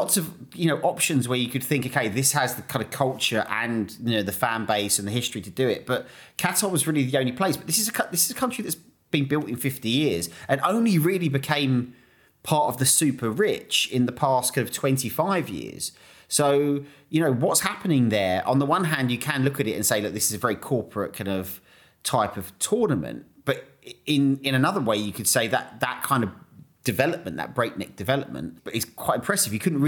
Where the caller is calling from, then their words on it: Istanbul, Turkey; I'm calling from Istanbul